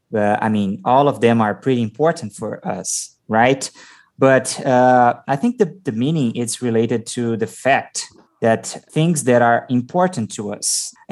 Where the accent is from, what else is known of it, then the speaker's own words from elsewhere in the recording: Brazil; I am from Brazil.